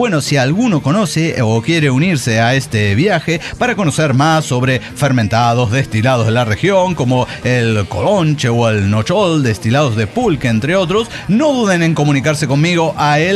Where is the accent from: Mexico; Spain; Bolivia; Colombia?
Bolivia; La Paz; born there; also born or lived in Santa Cruz de la Sierra; Nací en La Paz, sí. Y tengo certificado de nacimiento allá en La Paz. A mis 16 años saqué mi carnet de identidad en Santa Cruz de la Sierra.